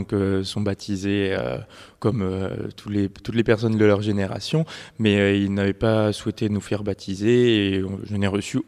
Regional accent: Nouvelle-Aquitaine, France; donc je viens d'une petite ville à côté de Bordeaux. Je suis l'aîné d'une fratrie de 4 garçons.

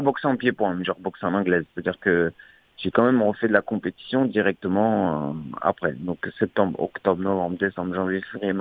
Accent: Châtellerault, Nouvelle-Aquitaine, France; c'était mon premier championnat du monde que j'ai fait chez moi, quand même organisé à chez moi à Poitiers, à Châtellerault.

